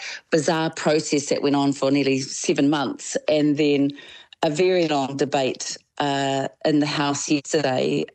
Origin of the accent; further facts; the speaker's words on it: Parihaka, Taranaki, New Zealand; I'm from Parihaka in Taranaki. We've been through worse.